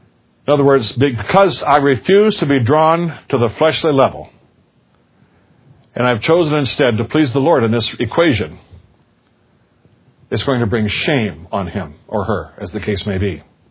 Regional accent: South Dakota, United States; I come from South Dakota, and in Leeds, South Dakota, is the famous Homestead gold mine.

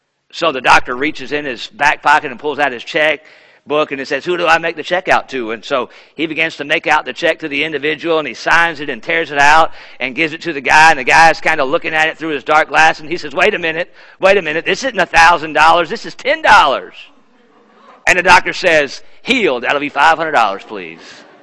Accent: Charlotte, North Carolina, United States; born there; now in Memphis, United States; I am from Memphis. I'm from Memphis now. I was born in Charlotte, but our home church is in Memphis.

